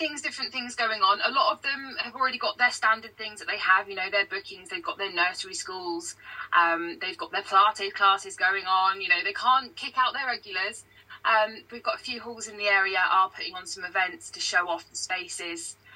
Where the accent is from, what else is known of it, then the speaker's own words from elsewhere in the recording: South East England, United Kingdom; Unfortunately, no. I grew up in Surrey